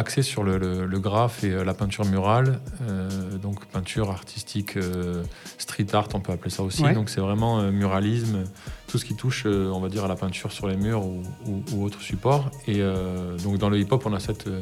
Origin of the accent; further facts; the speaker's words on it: Biarritz, Nouvelle-Aquitaine, France; Nous on est sur Biarritz, on a grandi au Pays Basque.